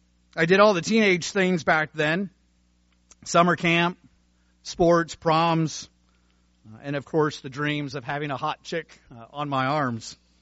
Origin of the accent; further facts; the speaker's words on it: Cincinnati, Ohio, United States; I grew up in Cincinnati, Ohio, and we had a lot of ministers.